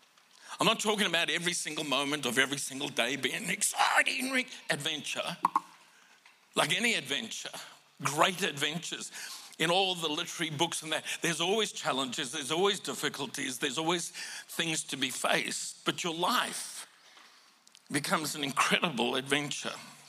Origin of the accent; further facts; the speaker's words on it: South Africa; If you haven't worked out, I come from South Africa.